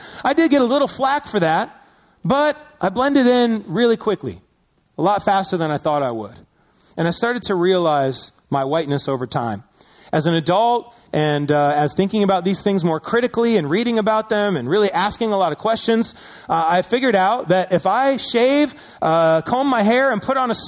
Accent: Syracuse, New York, United States; Now, growing up in Syracuse, I would have been considered a minority at my elementary school.

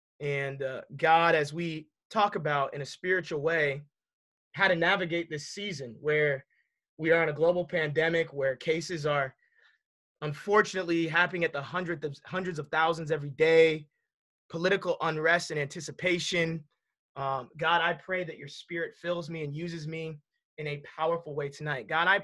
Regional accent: Los Angeles, California, United States; I grew up in Los Angeles.

